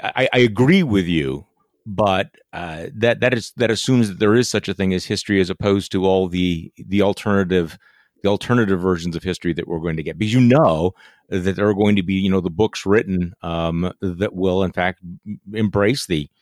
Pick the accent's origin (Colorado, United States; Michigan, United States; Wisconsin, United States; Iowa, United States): Wisconsin, United States; he's talking about my home state of Wisconsin.